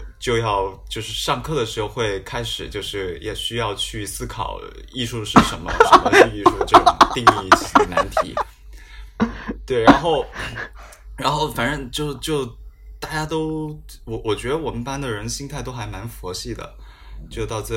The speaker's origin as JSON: {"language": "Chinese", "region": "Guangdong", "country": "China", "said": "对，就跟我作为一个广东人，看谁都是北方人。"}